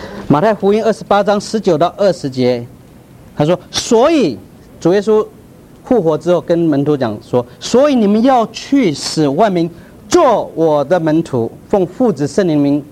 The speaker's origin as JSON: {"language": "Chinese", "region": "Taipei", "country": "Taiwan", "tie": "born or raised there", "moved": "as an adult", "lives_now": "United States", "said": "我是在台湾出生，在台湾在台北长大，那在台湾男孩子都要当兵，对不对？当完兵，我是在台湾的清华大学毕业了"}